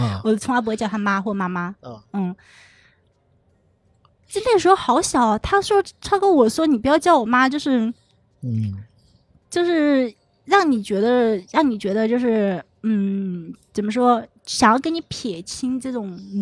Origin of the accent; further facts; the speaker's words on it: Sichuan, China; 我们四川话叫妈。